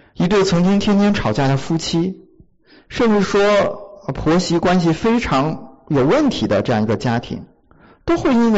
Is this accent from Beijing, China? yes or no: yes; Beijing, China; 我是从北京来的，北京的高考录取分数和山东的高考录取分数就是很不一样的。